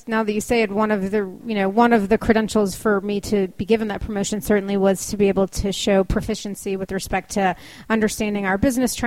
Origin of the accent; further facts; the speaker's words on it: Texas, United States; You know, I mentioned I'm from Texas, and high-tech marketing, you know, Dell really stands out to me as a potential place that may be ideal for me to work one day. Going back home would be really interesting